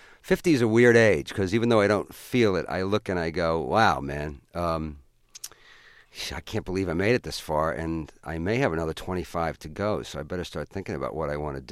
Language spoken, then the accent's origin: English; Ireland; But then again, I'm Irish, so you never know.